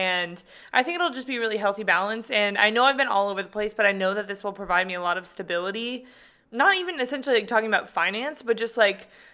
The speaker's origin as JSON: {"language": "English", "town": "San Diego", "region": "California", "country": "United States", "tie": "born or raised there", "said": "I moved back to San Diego, and that is where I'm from. So I moved back to my hometown from New York City"}